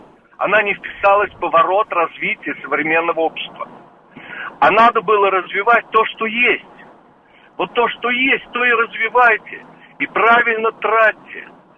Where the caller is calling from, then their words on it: Israel; Я звоню из Израиля.